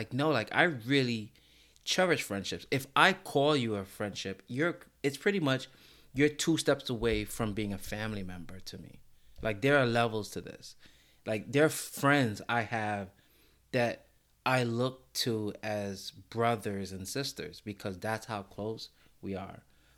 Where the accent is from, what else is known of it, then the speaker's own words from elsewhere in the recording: Brooklyn, New York, United States; So growing up in Brooklyn too, like I grew up in Brooklyn when Brooklyn was this huge melting pot. So like in public school in Brooklyn, no one is rich, because if you were rich, you wouldn't be in public school